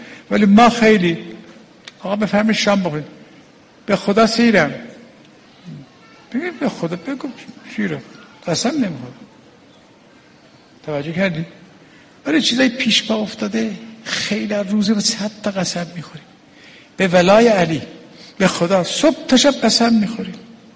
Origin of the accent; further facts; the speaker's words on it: Iran; آقا زی من فهمید من ایرانیم